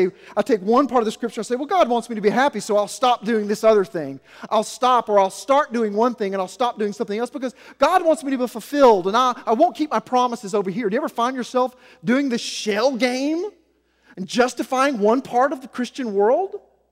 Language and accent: English; the South, United States; I'm proud to be a Southerner. I don't think anyone's ever lived above Arkansas in my family.